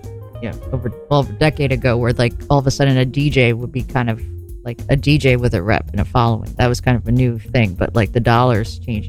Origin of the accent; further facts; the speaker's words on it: New York City, New York, United States; as a New Yorker, it's kind of like, well, I'm from here.